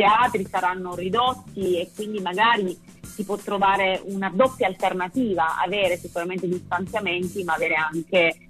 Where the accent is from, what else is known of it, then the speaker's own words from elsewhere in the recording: Sicily, Italy; io sono siciliana e sono una molto legata alle mie radici.